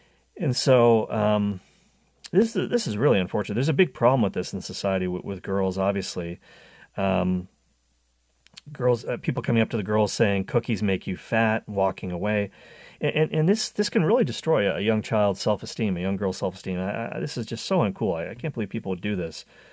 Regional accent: Canada; Growing up in Canada, our version of Girl Scouts was called Girl Guides

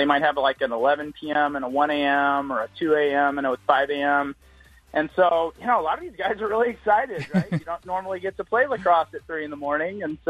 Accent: Houston, Texas, United States; I grew up in Houston, Texas, and lacrosse was very new when I was in high school in the 80s.

